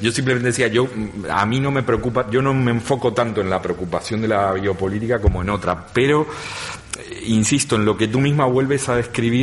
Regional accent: Argentina; now in Spain; Yo soy de Argentina

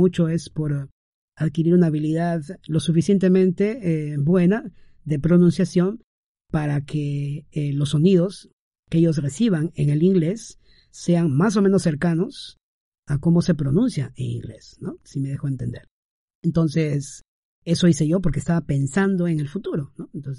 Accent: Peru; Mi esposa y yo somos de aquí, peruanos, y hemos hecho el mejor esfuerzo

